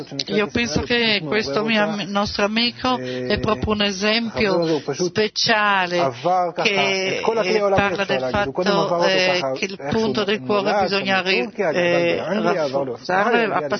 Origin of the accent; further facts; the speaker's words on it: Turkey; also born or lived in London; io provengo dalla Turchia, sono nato lì. Ho vissuto a Londra, ho finito il collegio lì e dopo anni lì ho sentito di non far parte di Londra e allora ho deciso di ritornare in Turchia